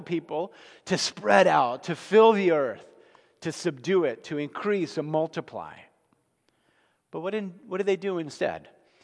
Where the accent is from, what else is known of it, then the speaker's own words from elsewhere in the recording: New Jersey, United States; I grew up in New Jersey. Maybe you hear that sometimes. But when I hear somebody from the East Coast, especially from the Northeast, I kind of feel at home.